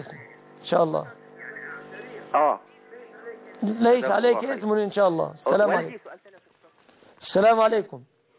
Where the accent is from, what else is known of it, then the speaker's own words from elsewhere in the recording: Egypt; بلادنا مصر